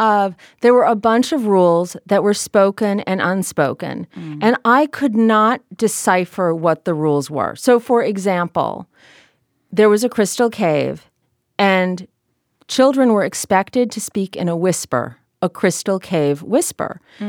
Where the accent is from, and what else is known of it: California, United States; born or raised there